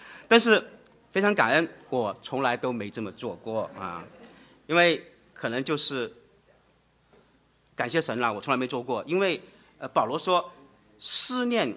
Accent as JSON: {"language": "Chinese", "country": "China", "said": "对于这种教导，我们中国人是很难接受的啊"}